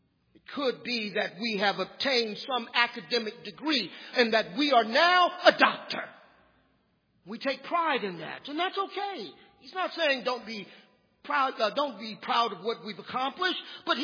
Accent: Los Angeles, California, United States; I come from South Central Los Angeles, and there are a lot of people that I grew up

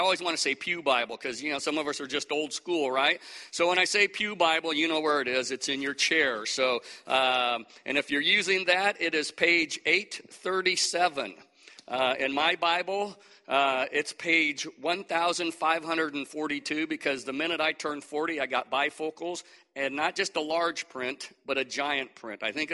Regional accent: Lincoln, Nebraska, United States; No, I'm not. I'm from Lincoln, Nebraska. You know, so I'm a huge Husker fan.

